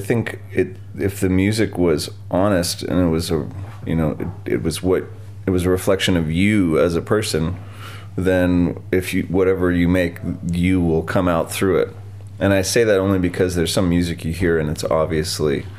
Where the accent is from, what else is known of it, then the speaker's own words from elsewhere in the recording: Toronto, Ontario, Canada; Yeah, we're from Canada. We're from Toronto and Los Angeles.